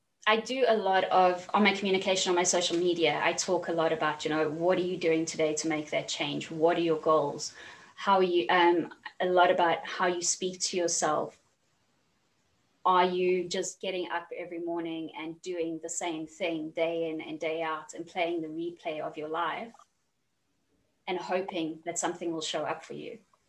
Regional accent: South Africa; now in London, United Kingdom; I currently live in London. I'm from South Africa

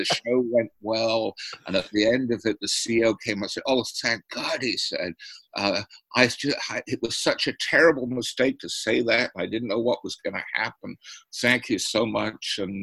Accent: England, United Kingdom; I came out from England.

